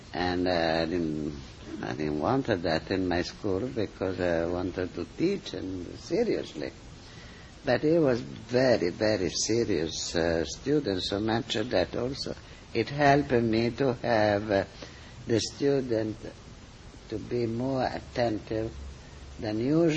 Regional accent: Italy; accent: Italian; English is a second language; If you read the book, unfortunately, we tried to sound like my Italian accent, but it was much, much better.

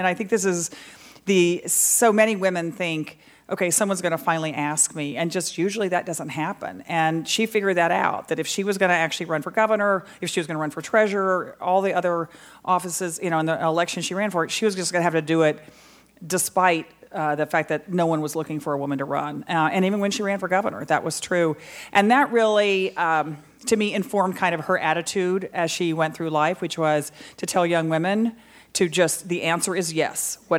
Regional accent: Dallas, Texas, United States; And so it's funny that, growing up in Dallas, Texas, mainly You know, my dad was a civil rights attorney.

